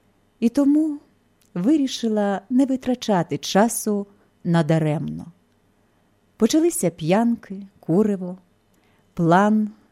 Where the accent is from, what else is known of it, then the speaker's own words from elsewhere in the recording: Lutsk, Volyn Oblast, Ukraine; born there; Народилася я у місті Луцьку